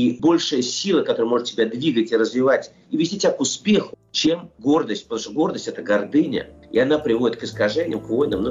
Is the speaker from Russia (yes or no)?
yes; Russia; Ну, вот я вырос в России, прожил там все-таки очень много лет своей жизни.